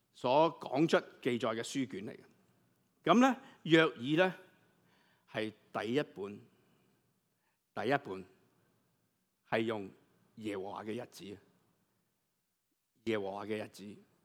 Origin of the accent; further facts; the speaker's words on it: China; 我哋唔信嗰啲噶嘛，我哋信我哋中国人嘅嘢噶嘛